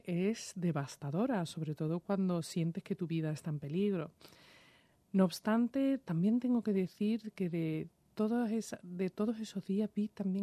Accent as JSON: {"language": "Spanish", "town": "Seville", "region": "Andalusia", "country": "Spain", "tie": "born or raised there", "also_born_or_lived": "New York, United States", "accent": "Sevillian", "moved": "yes", "lives_now": "Madrid, Spain", "said": "después mis padres se separaron y me fui a vivir a Sevilla, por eso tengo acento sevillano."}